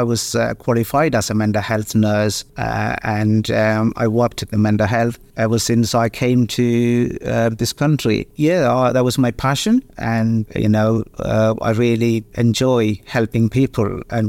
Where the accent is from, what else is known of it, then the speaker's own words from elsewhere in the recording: Kerala, India; moved away as an adult; now in United Kingdom; I was born in India, Kerala, the southern state, India. I studied in India and completed my primary education, and I was qualified as a nurse.